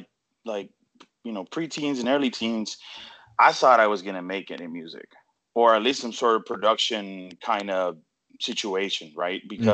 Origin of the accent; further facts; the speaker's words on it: Puerto Rico; And so I can say that born and raised in Puerto Rico, right? I went to culinary school in North Miami, Florida.